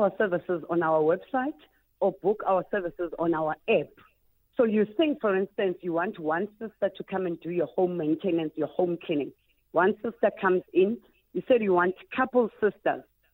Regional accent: Soweto, Gauteng, South Africa; I am from Soweto.

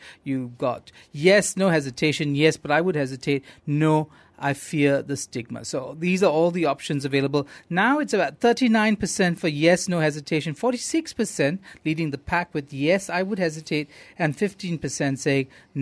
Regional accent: Johor Bahru, Johor, Malaysia; when I was growing up in Johor Bahru

